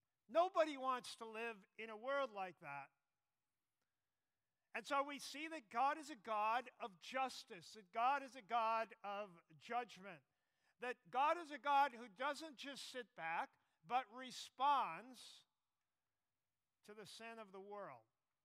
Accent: Minnesota, United States; So last year now, my home state, Minnesota, downtown Minneapolis, events took place.

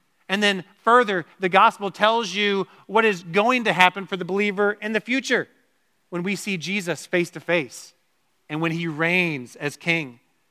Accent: Georgia, United States; now in Wisconsin, United States; Many of you know that I was born and raised in Georgia. And as I've told many of you before, I became attached to certain sports teams in Georgia.

